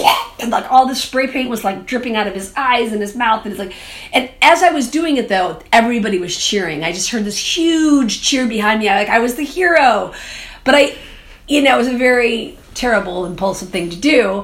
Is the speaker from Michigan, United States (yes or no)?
yes; Michigan, United States; Well, I grew up in a suburb of Detroit, in Michigan, and pretty fun childhood